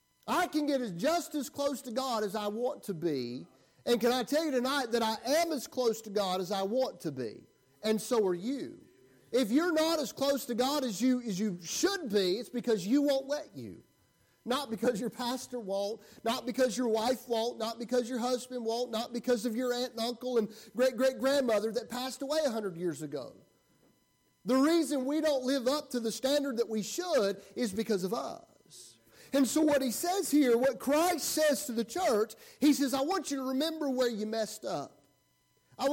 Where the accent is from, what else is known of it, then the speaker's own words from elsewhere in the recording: the South, United States; Sorry. I'm from the South, all right?